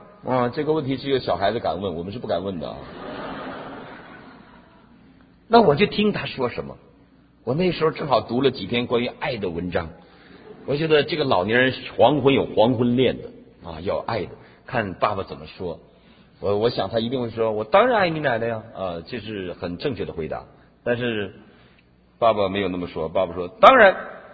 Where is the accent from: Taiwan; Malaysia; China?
China; Northeast China; 有点像我们东北人。我发现台语跟东北是挺相通的